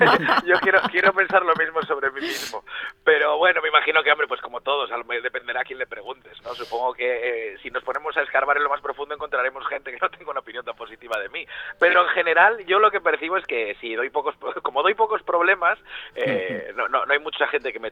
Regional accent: Vigo, Galicia, Spain; moved away as an adult; now in Madrid, Spain; yo soy de Vigo, estuve allí los primeros 18 años de mi vida y ahora llevo otros 18 en Madrid. Así que Madrid, vamos, la considero mi casa.

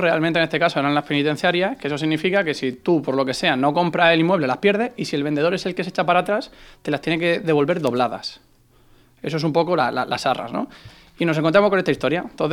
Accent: Murcia, Region of Murcia, Spain; De Murcia. No se nota, ¿no? Apenas.

